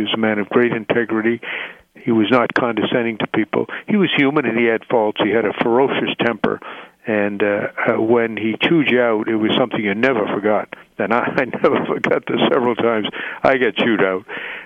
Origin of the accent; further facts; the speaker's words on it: Waterville, Maine, United States; And I grew up in Waterville, right on the banks of the Kennebec River